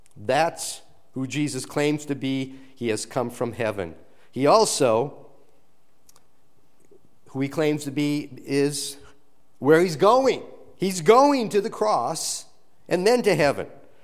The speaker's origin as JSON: {"language": "English", "region": "Minnesota", "country": "United States", "said": "If I say I'm from Minnesota, people make assumptions about me, and sometimes they may be accurate assumptions."}